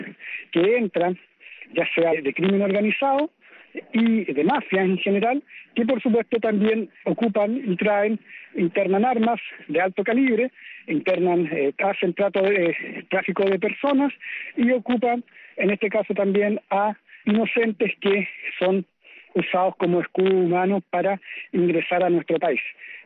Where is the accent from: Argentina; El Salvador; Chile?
Chile; estamos nosotros como chilenos siendo parte de un proceso de ataque